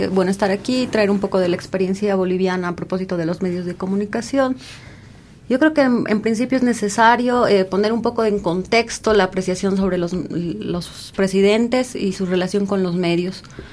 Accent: Ecuador; en lo que respecta a mi opinión sobre mi país, que es Ecuador, puedo decir que en los medios en mi país tienen una cierta particularidad

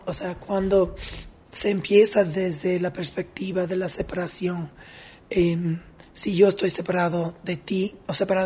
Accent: United States; now in Cuenca, Ecuador; Soy norteamericana estadounidense y vivo en Cuenca

